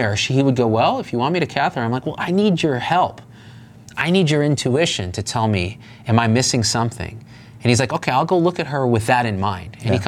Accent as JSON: {"language": "English", "town": "Morristown", "region": "New Jersey", "country": "United States", "tie": "born there", "said": "I was born in Morristown."}